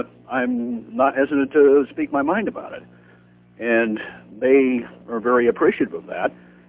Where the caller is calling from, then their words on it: Richland, Washington, United States; Richland, Washington.